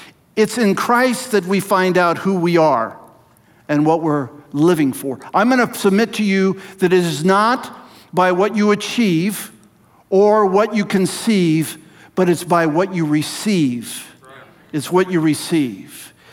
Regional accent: Walla Walla, Washington, United States; born there; But I said … I was born on August 22nd, 1951 in Walla Walla, Washington.

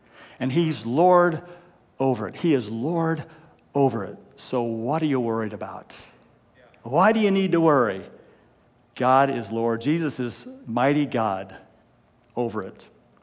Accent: Cave Junction, Oregon, United States; At least they had that where I grew up in Cave Junction.

